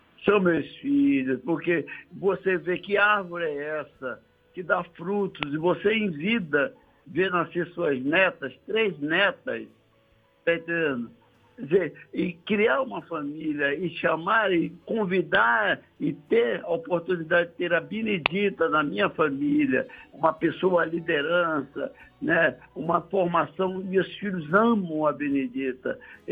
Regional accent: Bahia, Brazil; Que primeiro, eu sou baiano

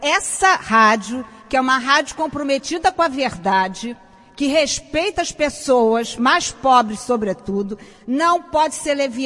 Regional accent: Penha, Rio de Janeiro, Brazil; Eu sou uma mulher de 61 anos, eu sou cria da Penha, sou fruto da escola pública, sou filha de imigrantes portugueses, dono de padaria

